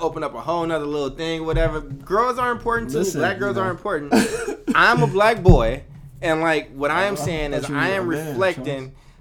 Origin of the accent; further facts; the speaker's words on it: Oakland, California, United States; I'm not from San Francisco. I'm an Oakland dude.